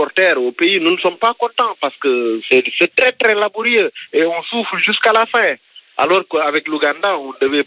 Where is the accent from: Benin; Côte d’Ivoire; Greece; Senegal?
Senegal; Fatick